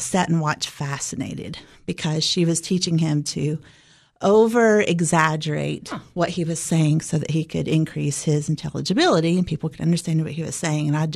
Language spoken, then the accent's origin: English; Cookeville, Tennessee, United States; I am a local from Cookeville, Tennessee, and used to be a classroom teacher.